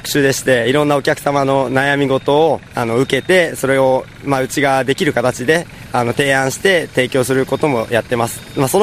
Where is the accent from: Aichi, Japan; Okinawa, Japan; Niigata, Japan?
Niigata, Japan; 私は新潟県の出身です。